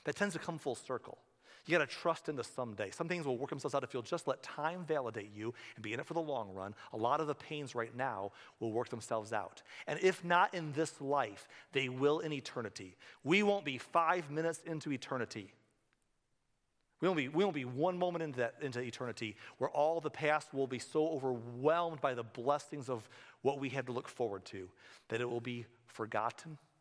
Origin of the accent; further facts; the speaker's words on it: Michigan, United States; I love this area, but I grew up in Michigan, where we had snow all winter.